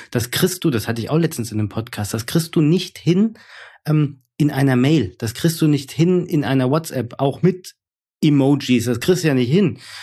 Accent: Hesse, Germany; bin halt aus Hessen

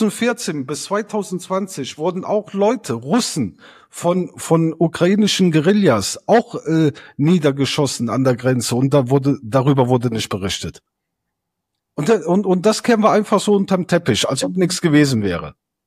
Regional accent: Italy; now in Germany; Ich bin Italiener und lebe in Deutschland.

